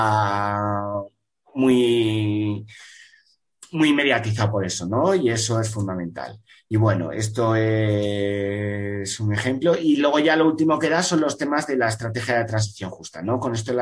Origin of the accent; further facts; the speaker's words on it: Castile and León, Spain; soy castellano leonés, la zona de León, ¿no?